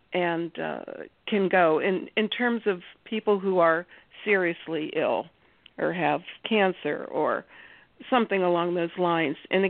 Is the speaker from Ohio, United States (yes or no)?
yes; Ohio, United States; from Ohio, and this is only the second time I've been on the phone.